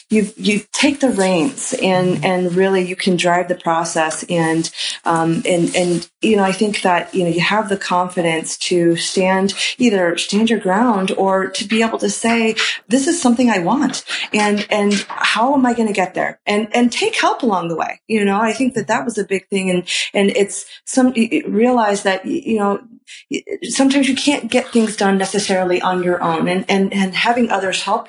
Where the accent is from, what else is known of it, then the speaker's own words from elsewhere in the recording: Chicago, Illinois, United States; You know, I grew up in Chicago. You know, this was like maybe my second time to even being in California just in general.